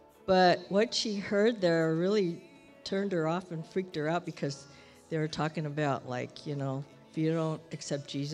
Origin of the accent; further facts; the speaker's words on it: Long Beach, California, United States; So I think because of that, okay, so where I grew up in Long Beach, and across the street from our house was a Baptist church.